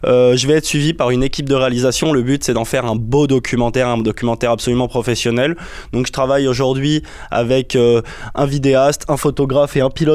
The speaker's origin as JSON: {"language": "French", "region": "Provence-Alpes-Côte d'Azur", "country": "France", "tie": "born or raised there", "said": "Moi, à vrai dire, Gilbert, je suis un passionné de la Provence. Je suis né ici, je suis un enfant du pays, comme on aime à dire"}